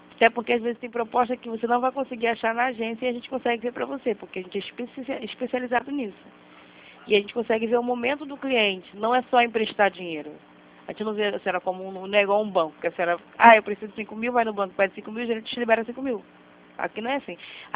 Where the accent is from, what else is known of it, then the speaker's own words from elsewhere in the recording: Rio de Janeiro, Brazil; eu sou do Rio